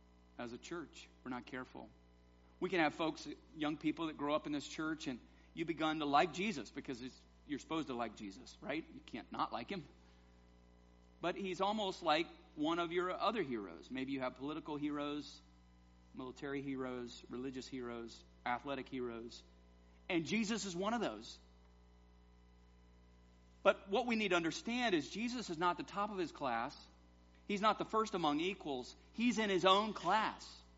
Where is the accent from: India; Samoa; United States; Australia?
United States; the South; We do it well when I grew up in the South. Y'all, that takes care of it.